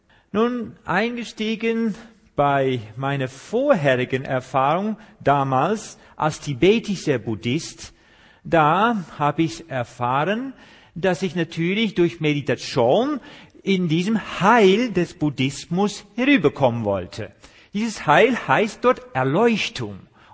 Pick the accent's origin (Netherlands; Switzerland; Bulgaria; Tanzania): Netherlands; German is a second language; now in Germany; Sie haben schon an meinen Zungenfall gehört, dass ich nicht von hier komme. Ich bin Holländer, wohne aber hier in Deutschland, ich wohne in Hessen.